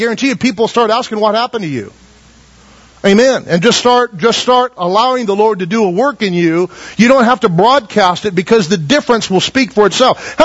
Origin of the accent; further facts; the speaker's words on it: Taft, United States; I was born and raised in Taft, but away for a long time and came back